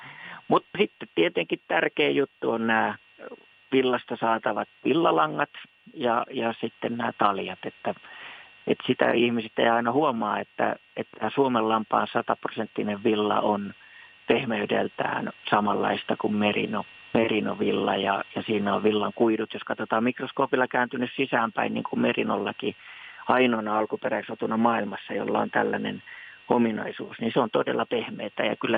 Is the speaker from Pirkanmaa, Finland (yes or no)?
yes; Akaa, Pirkanmaa, Finland; kun ollaan Akaasta, joka on hunajakaupunki